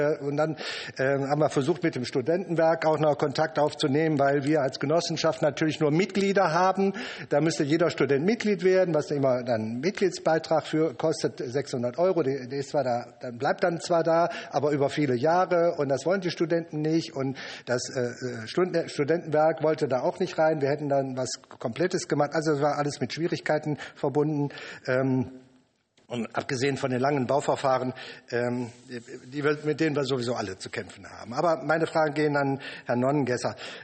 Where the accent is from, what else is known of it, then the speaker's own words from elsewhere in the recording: North Rhine-Westphalia, Germany; ich komme aus dem einwohnerbeliebtesten Bundesland mit der besten Landesregierung. Also ich komme aus NRW